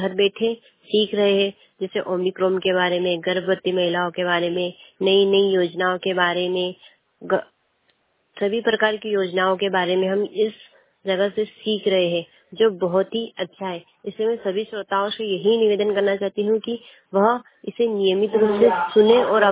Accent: Chandpur, India; और मैं ग्राम चांदपुर से हूँ

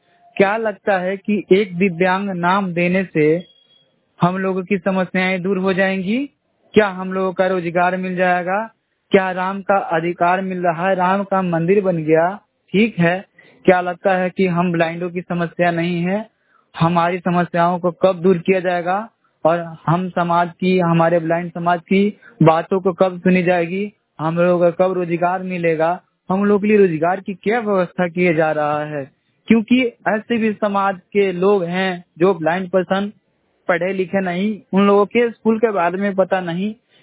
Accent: Siwan, Bihar, India; जिला सिवान बिहार का रहने वाला हूँ

